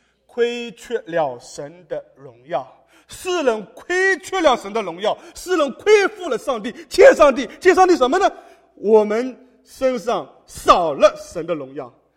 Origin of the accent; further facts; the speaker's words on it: Ningbo, Zhejiang, China; 我们宁波人有句话是债多不愁啊。